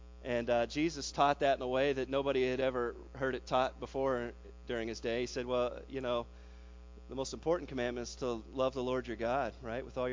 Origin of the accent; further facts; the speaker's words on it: Lima, Ohio, United States; He was from Dayton, Ohio. I was from Lima, Ohio at the time.